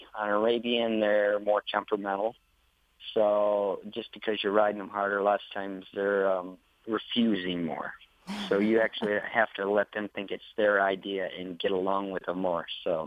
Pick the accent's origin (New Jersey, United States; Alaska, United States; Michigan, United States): Michigan, United States; I grew up in Michigan. I've been on a horse farm all my life.